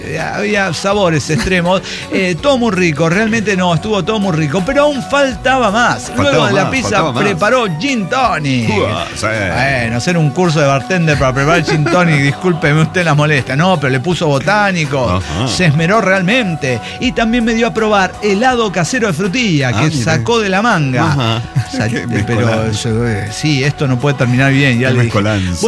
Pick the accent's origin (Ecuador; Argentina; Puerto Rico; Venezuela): Argentina; Santa Fe; Y yo soy muy santafesina, vio